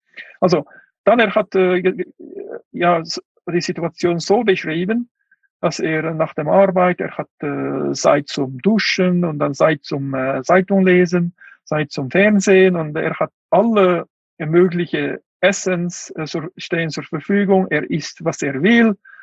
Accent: Kuqa, Xinjiang, China; German is a second language; Ich war in Kucha, in meinem Heimatland.

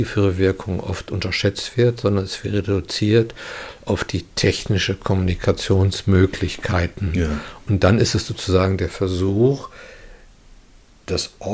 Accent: North Rhine-Westphalia, Germany; so sagt man es im Ruhrgebiet, wo ich herkomme

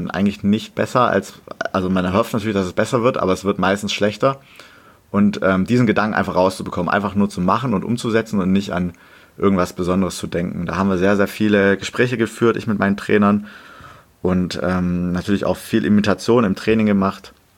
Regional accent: Germany; ich spreche auch kein Türkisch. Deshalb, also Heimat ist für mich auf jeden Fall Deutschland. Ich identifiziere mich auch als Deutscher und in die Türkei habe ich halt nur familiäre Verbindungen. Aber ansonsten ist für mich ganz klar Deutschland meine Heimat.

